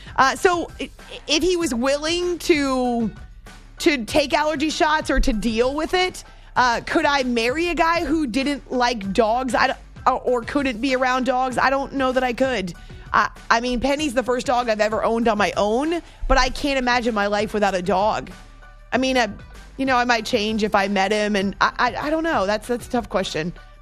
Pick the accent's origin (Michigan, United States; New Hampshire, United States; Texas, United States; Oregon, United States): New Hampshire, United States; also born or lived in Oklahoma; I grew up in New Hampshire, so I love snow.